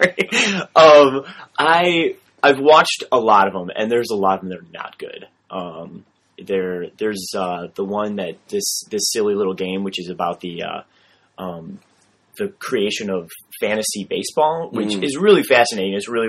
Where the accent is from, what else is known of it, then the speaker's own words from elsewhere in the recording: Chicago, Illinois, United States; I feel for the first time in my life, I feel a little bad being a Chicagoan.